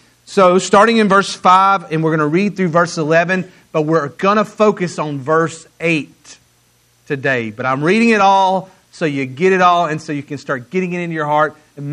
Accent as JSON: {"language": "English", "region": "Mississippi", "country": "United States", "said": "You know, I'm from Mississippi, and so I've never been an LSU fan."}